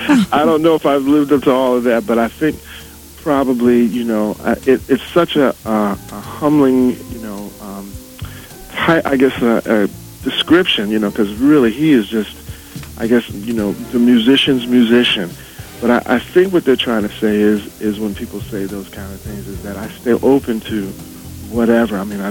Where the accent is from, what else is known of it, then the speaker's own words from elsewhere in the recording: Philadelphia, Pennsylvania, United States; I came from Winfield